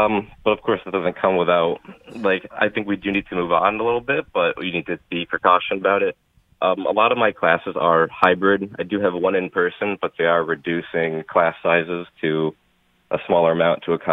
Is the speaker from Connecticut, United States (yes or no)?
yes; East Hartford, Connecticut, United States; I grew up in East Hartford, right down the road from Pratt & Whitney.